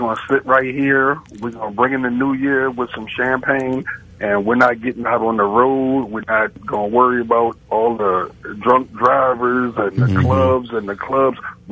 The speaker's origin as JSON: {"language": "English", "region": "New York", "country": "United States", "tie": "born or raised there", "said": "I told people I grew up in New York"}